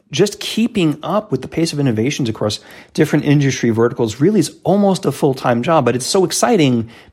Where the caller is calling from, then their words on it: New Jersey, United States; I am headquartered in the home office here in central New Jersey, a little bit cloudy, but it looks like spring's actually here